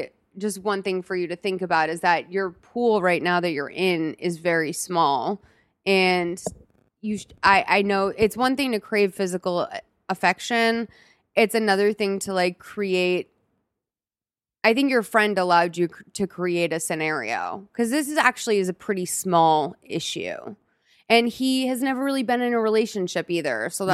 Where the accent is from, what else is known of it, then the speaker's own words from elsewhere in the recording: Boston, Massachusetts, United States; now in Los Angeles, United States; Like, I'm from Boston. Like, I live in LA.